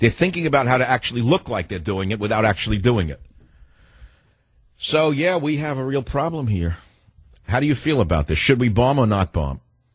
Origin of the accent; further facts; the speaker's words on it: United States; As an American, I want to tell you this.